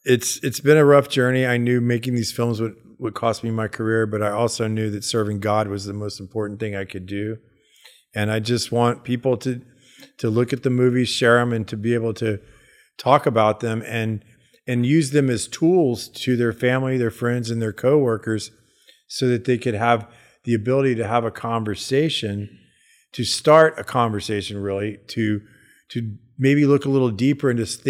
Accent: Hollywood, California, United States; Because, like, I'm from Hollywood, so I understand how you are manipulated through Hollywood.

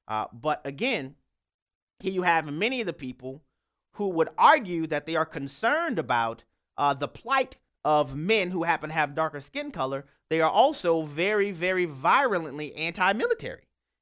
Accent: Louisiana, United States; We'll go next to Louisiana, my home state, where Kevin is on the line.

